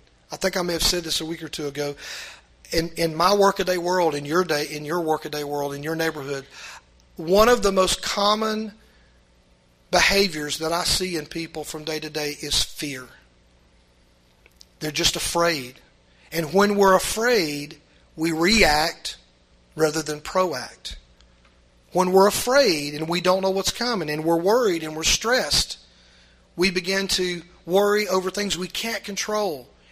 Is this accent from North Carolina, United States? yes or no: no; So-So, Mississippi, United States; I'm from So-So, Mississippi.